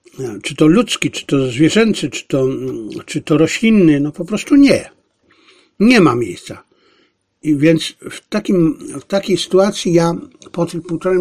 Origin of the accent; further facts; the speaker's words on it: Silesian Voivodeship, Poland; Ja byłem i jestem Ślązakiem, więc ja lubię porządek.